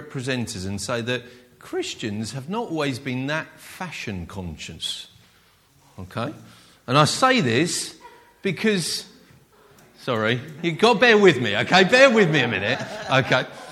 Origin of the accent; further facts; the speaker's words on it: United Kingdom; I'm a Brit, so this is from a Brit's perspective.